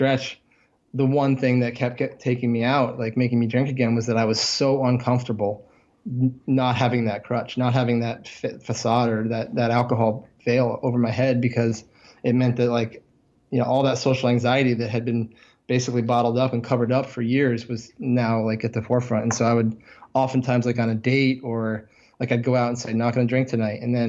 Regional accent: Vermont, United States; I'm from Vermont, so I'm also from the Northeast.

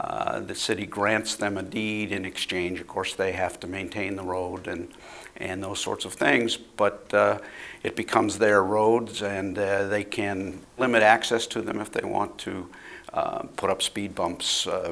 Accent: Montana, United States; I grew up in Montana.

